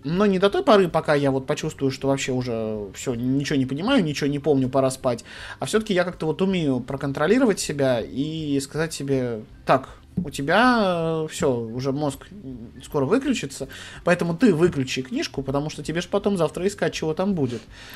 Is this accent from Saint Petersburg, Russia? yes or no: no; Moscow, Russia; А я же из Москвы